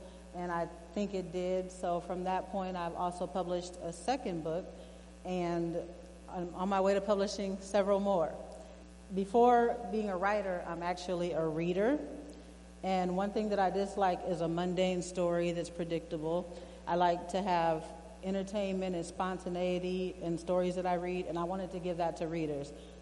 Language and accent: English; Seattle, Washington, United States; also born or lived in California; I was born in California but raised in Seattle, so a local Seattleite.